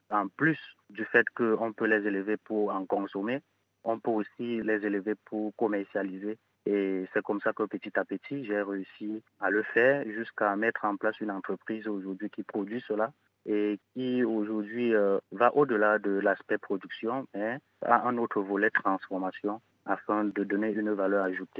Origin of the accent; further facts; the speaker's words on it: Cameroon; très prisés chez nous ici, au Cameroun, et comme partout d'ailleurs en Afrique et même dans le monde. Chez nous au Cameroun, déjà, on les appelle le phosphe.